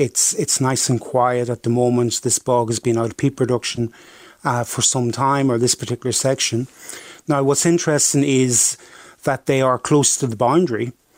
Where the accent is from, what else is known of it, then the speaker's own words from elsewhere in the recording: Northern Ireland, United Kingdom; we're from originally from County Antrim.